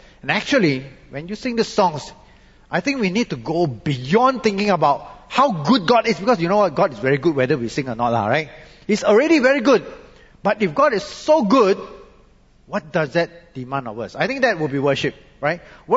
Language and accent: English; Malaysia; as a Malaysian, I never got to go to NS.